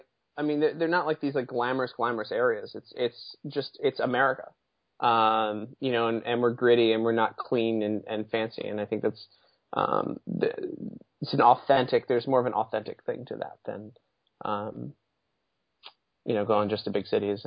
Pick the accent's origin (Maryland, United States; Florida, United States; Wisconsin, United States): Maryland, United States; Baltimore; Well, my problem is that I grew up in Baltimore, so I don't know anything about your country